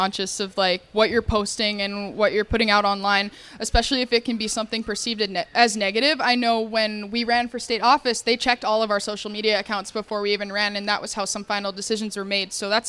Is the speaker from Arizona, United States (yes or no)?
yes; Phoenix, Arizona, United States; born there; moved away; I was born in Phoenix, Arizona, and moved up here with the oil field.